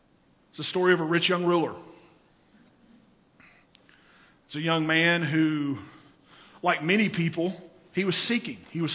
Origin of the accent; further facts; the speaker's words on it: the South, United States; I'm going to say Billy Bob because I'm from the South and I'm a redneck.